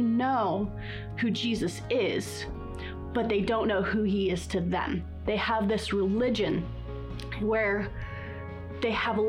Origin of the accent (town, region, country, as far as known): Uganda; born or raised there